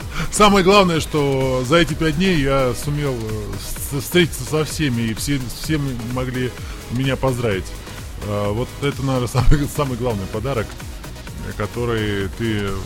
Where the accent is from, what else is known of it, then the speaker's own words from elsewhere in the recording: Saint Petersburg, Russia; born there; Ну да, тогда это Ленинград был. То есть по рождению я ленинградец, по проживанию санкт-петербуржец.